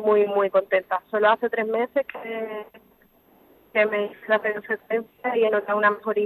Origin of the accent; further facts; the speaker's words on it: Cádiz, Andalusia, Spain; En el hospital de Cádiz, de donde soy